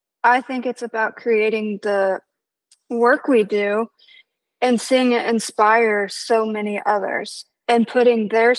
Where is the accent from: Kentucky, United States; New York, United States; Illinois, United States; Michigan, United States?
Illinois, United States; Peoria; moved away as an adult; now in Nashville, United States; So I am originally from Peoria, Illinois. I moved to Nashville when I was 20 to pursue my music career.